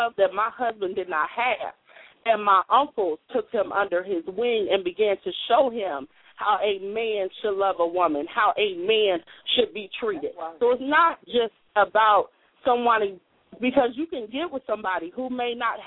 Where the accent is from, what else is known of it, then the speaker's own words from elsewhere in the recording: Columbus, Ohio, United States; I'm from Columbus, Ohio, and I am Sister Aina's niece.